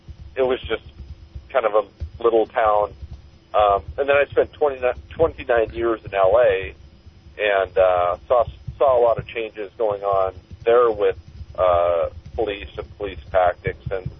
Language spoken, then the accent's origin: English; Fremont, California, United States; I grew up in Fremont, yeah.